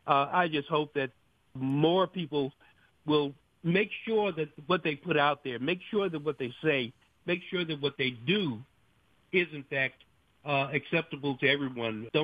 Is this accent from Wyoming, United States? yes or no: no; Memphis, Tennessee, United States; I was raised in Memphis, Tennessee, and top jock in Memphis was a gentleman named Nat D. Williams, who also was my Sunday school teacher and my 12th grade history teacher.